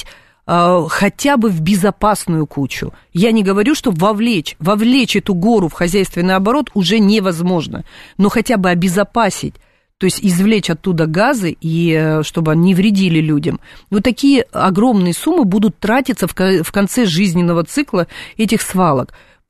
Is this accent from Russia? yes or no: yes; Far East, Russia; now in Moscow, Russia; Я сама с Дальнего Востока приехала в Москву. Понаехали сюда.